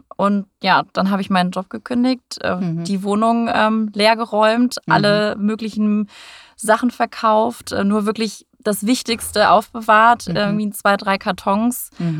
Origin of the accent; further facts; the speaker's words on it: North Rhine-Westphalia, Germany; now in Frankfurt, Germany; wohne aktuell in Frankfurt. War aber auch nicht immer so, bin auch schon ein bisschen rumgekommen. Ich komme ursprünglich aus NRW, vom Niederrhein, also eigentlich so die holländische Grenze. Und habe dann damals in Hamburg, auch in deiner Lieblingsstadt, meine Ausbildung gemacht als Hotelkauffrau.